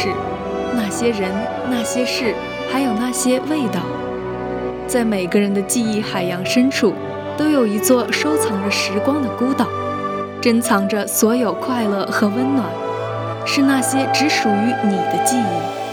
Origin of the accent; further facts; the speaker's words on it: Ipoh, Perak, Malaysia; moved away; 离开我的家乡怡宝已有一段时间